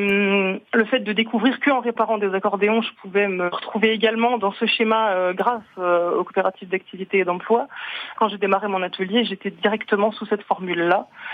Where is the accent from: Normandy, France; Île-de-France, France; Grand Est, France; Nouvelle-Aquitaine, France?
Grand Est, France; moi je viens d'Alsace